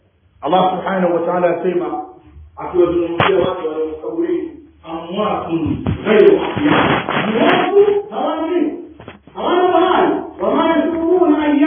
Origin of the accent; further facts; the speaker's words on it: Tanga, Tanga Region, Tanzania; hasa sehemu za kule kwetu Tanga.